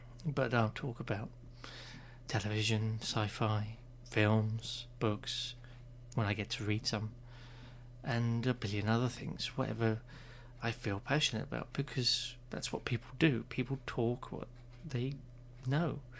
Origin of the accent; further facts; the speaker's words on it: England, United Kingdom; I have next to no education when it comes to English, being English but poorly educated.